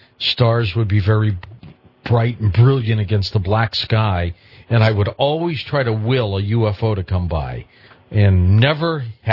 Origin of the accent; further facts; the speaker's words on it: Detroit, Michigan, United States; born there; But yeah, I was born in Detroit.